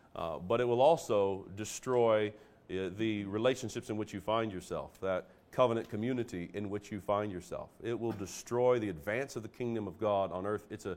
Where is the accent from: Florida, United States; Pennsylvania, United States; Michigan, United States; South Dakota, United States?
Florida, United States; And here I am, as one born and raised in Florida, now all the way across the country, gathered with saints.